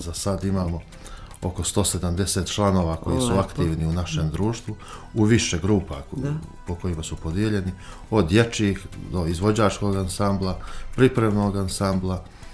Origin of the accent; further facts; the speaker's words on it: Podgorica, Montenegro; Kod nas u Podgorici je pogotovo to bilo izraženo